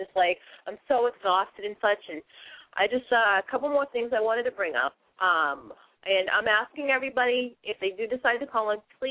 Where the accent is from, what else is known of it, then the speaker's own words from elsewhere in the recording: Boston, Massachusetts, United States; Yes, I know sometimes I talk a little funny. I'm from Boston, so I'm going to try to do the best I can